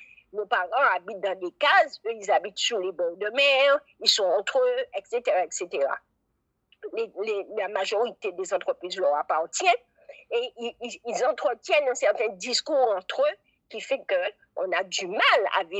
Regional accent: Guadeloupe; en tant que Guadeloupéenne, je ne peux pas m'aimer parce que je vais en France

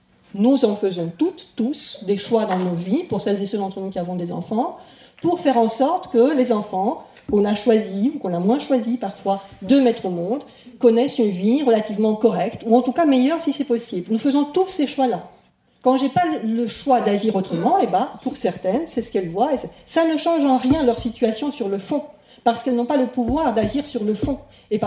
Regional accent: Romania; Je suis roumaine, en 90, j'étais en Roumanie. J'étais étudiante en langues étrangères

